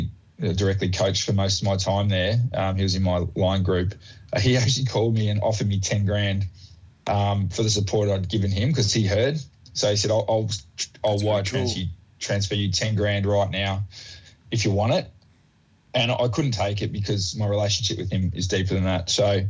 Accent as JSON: {"language": "English", "region": "Queensland", "country": "Australia", "tie": "born or raised there", "said": "And growing up in Queensland, north of Brisbane, about 25 k's north, it was quite rural back then."}